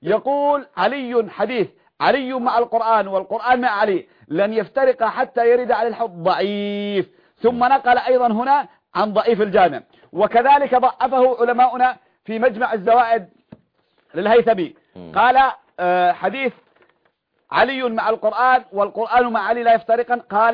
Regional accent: Yemen; ان رجلا عندنا في اليمن ذهب يبيع كبشا في السوق

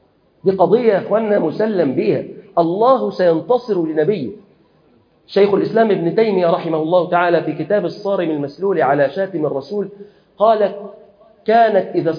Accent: Upper Egypt, Egypt; زي عندنا في الصعيد كده اللي هي فكره الثأر

